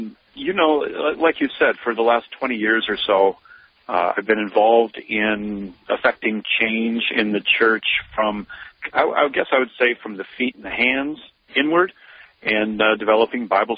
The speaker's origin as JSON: {"language": "English", "region": "Minnesota", "country": "United States", "tie": "born or raised there", "also_born_or_lived": "Iowa", "said": "Well, I was born in Iowa, the first 5 years in Iowa. Well, my father got his doctorate in electrical engineering, and then we moved up to Minnesota when I was about 5 years old, and from the rest, yeah."}